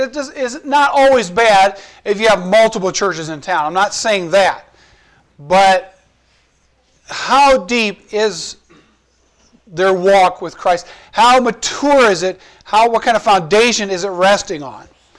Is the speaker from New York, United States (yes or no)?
no; Hazelhurst, Georgia, United States; when we came from Hazelhurst, Georgia, it was a town of about 4,000. That was just the town itself. 33 churches.